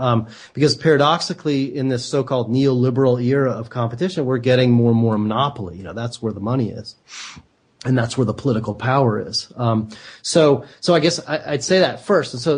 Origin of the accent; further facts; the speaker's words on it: Kentucky, United States; And I grew up in Kentucky, and the horse races were a lot more fun there than that one.